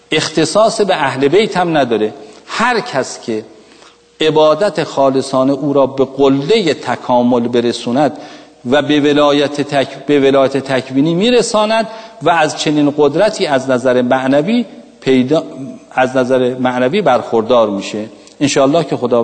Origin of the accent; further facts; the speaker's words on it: Qazvin, Iran; گفت کجایی هستی؟ گفتم قزوینی هستم